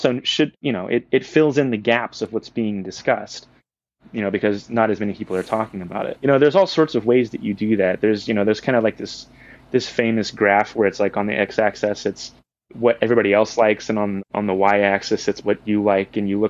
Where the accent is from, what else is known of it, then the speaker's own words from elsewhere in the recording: Sugar Land, Texas, United States; now in San Antonio, United States; Well, I'm originally from Texas, which is where I am now, although I was in Houston at the time, or like a suburb, it's called Sugar Land. And now I'm in San Antonio.